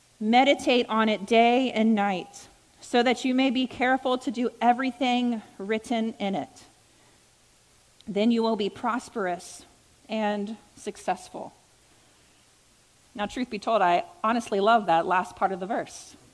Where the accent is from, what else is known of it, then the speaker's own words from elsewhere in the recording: Virginia, United States; And my pawpaw, I grew up in Virginia, and my pawpaw, he raised cattle.